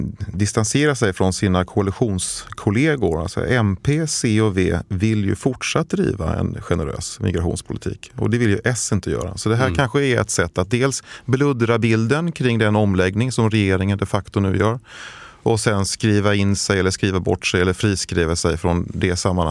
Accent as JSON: {"language": "Swedish", "town": "Lund", "region": "Skåne", "country": "Sweden", "tie": "born or raised there", "said": "Jag är själv lundabo, uppvuxen och född där."}